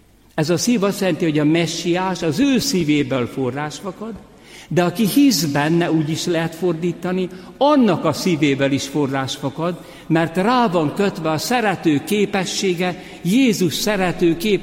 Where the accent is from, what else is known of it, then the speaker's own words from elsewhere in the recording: Hungary; born there; Szülőfalumban Siót szabályozták. Azelőtt ugye a Balaton szépen lecsorgott. És olyan posványos volt az egész terület.